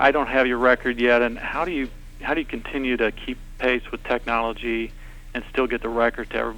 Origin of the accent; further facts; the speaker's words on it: St. Louis, Missouri, United States; also born or lived in Carlisle, Illinois; I grew up around St. Louis and Carlisle, Illinois